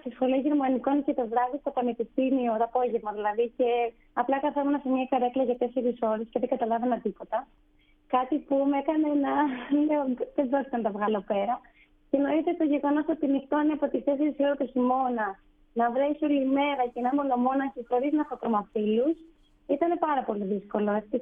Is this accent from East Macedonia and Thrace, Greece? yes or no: no; Crete, Greece; Αλλά δυστυχώς, επειδή είμαι από την Κρήτη